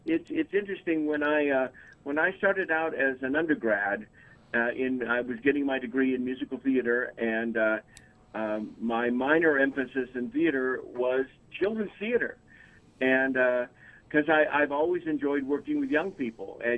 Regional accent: Hemet, California, United States; And in the town we grew up in Southern California, my dad was the high school baseball coach in Hemet, California for 28 years.

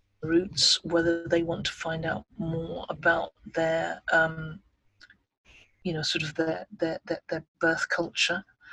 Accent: United Kingdom; I'm a British East Asian, by British meaning that I don't speak Cantonese or Mandarin well, not very well, or hardly. English is my native language. British culture is what I was brought up in, and what I understand first and foremost.

